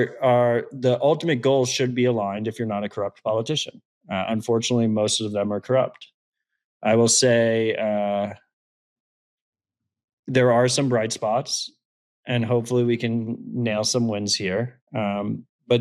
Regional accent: United States; And so as an American, as someone who is building a family here and building businesses and various projects in America

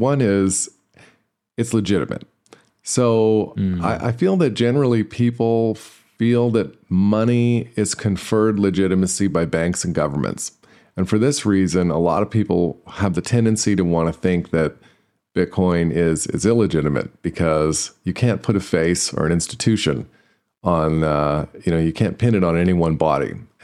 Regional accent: Canada; It was the spring of 2020. I'm Canadian

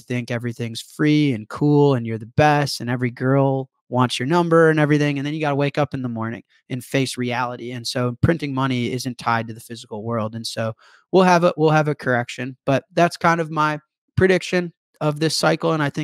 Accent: Chicago, Illinois, United States; I grew up on the North Side, but I was raised a Sox fan, which is unfortunate.

